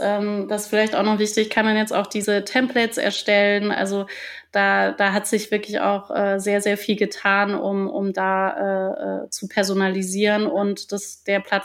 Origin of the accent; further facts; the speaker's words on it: Freiburg, Baden-Württemberg, Germany; Ich komme ursprünglich aus Freiburg und ich vermisse manchmal diese beständige Sonne